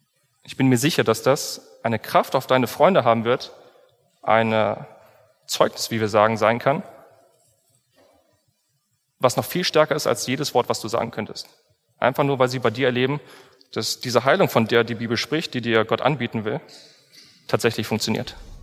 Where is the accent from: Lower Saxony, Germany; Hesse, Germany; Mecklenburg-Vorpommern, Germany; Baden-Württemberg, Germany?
Hesse, Germany; Kassel; mit den Freunden vergleiche, die jetzt nichts mit Gott so groß zu tun haben, aus meiner Heimat zum Beispiel, aus Kassel